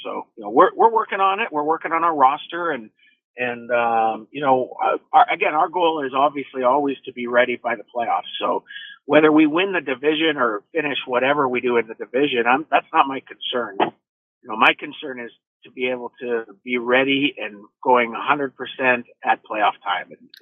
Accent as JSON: {"language": "English", "town": "Thunder Bay", "region": "Ontario", "country": "Canada", "tie": "born or raised there", "said": "back in Thunder Bay in my hometown."}